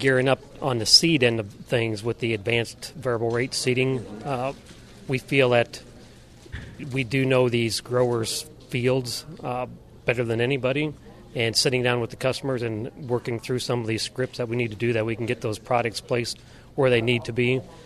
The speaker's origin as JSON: {"language": "English", "town": "LaPorte", "region": "Indiana", "country": "United States", "said": "I'm from LaPorte, Indiana, Northwest Indiana."}